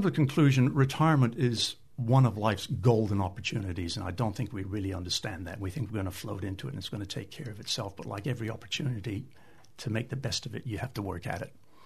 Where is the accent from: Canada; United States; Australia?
Canada; moved away; You can tell by my accent, I'm not from here. I'm originally Canadian, left my family behind in 40 years ago, back in the mid-70s.